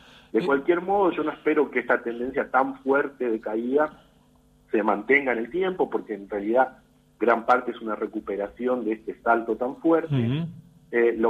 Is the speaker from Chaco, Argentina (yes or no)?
no; Santa Fe, Argentina; yo no soy platense, en realidad yo soy santafesino, yo estoy en Santa Fe ahora mismo, en un pueblo vivo.